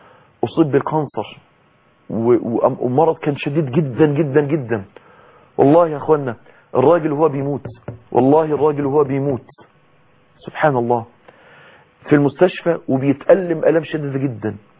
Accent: Mansoura, Dakahlia, Egypt; من اكتر الحاجات اللي تربى عليها الشباب عندنا في المنصورة

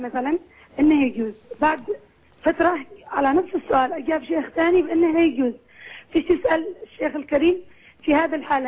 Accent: Yemen

